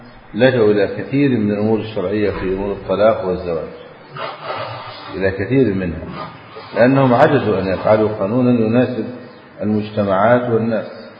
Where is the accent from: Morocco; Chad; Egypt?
Egypt; حتى هذا الدستور الذي كتب في بلادنا مصر